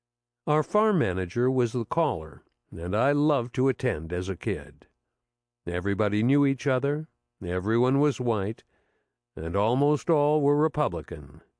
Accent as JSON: {"language": "English", "town": "South Orange", "region": "New Jersey", "country": "United States", "tie": "born or raised there", "said": "I was born at home in South Orange, New Jersey, a leafy suburb of New York."}